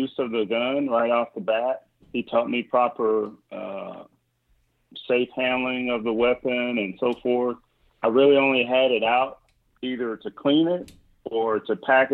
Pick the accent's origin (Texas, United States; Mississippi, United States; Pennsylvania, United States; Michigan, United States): Mississippi, United States; and I'm from Mississippi, so there it's like, well, don't all 8 year olds have guns, you know?